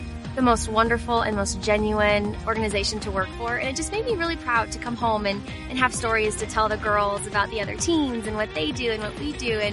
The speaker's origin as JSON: {"language": "English", "town": "Springfield", "region": "Missouri", "country": "United States", "said": "I am from Springfield, Missouri, and I turned out to be a Chiefs cheerleader to be a part of this amazing city."}